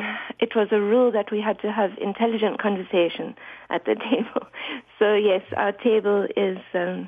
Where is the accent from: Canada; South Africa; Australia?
South Africa; moved away as an adult; now in Essex, United States; Hi, I'm South African